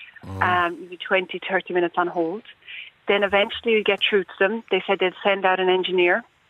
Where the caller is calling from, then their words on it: Munster, Ireland; I'm calling from Clare.